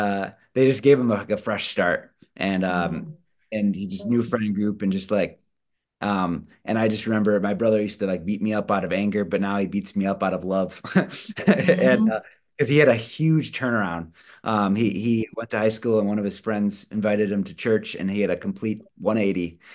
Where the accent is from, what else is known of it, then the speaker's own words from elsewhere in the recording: Wisconsin, United States; I grew up in Wisconsin. My wife grew up in California. We both met in Australia.